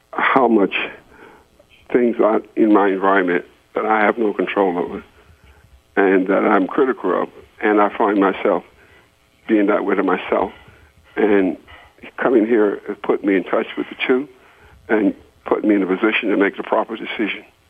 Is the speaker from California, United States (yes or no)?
no; Brooklyn, New York, United States; I'm from Brooklyn, New York, and I'm also a Vietnam vet.